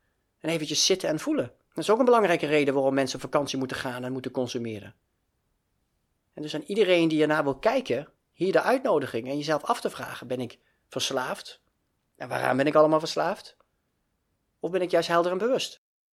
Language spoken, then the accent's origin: Dutch; Limburg, Netherlands; Ik kom oorspronkelijk uit Limburg, dus ik heb het allemaal wel meegemaakt.